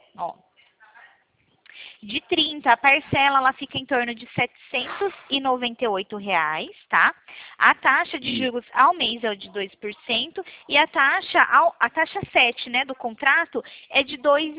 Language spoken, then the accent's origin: Portuguese; São Paulo, Brazil; Eu sou de São Paulo